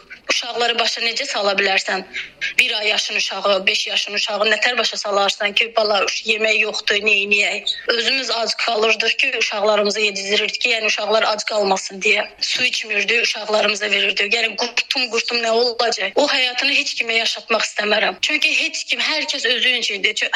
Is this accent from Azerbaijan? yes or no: yes; Lankaran, Lankaran District, Azerbaijan; İndi mən özüm Lənkəranlıyam. Lənkəranda evim falan heç nəyim yoxdur.